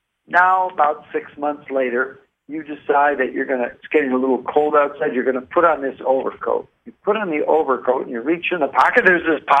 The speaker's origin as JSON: {"language": "English", "town": "Detroit", "region": "Michigan", "country": "United States", "said": "I'm originally from Detroit myself."}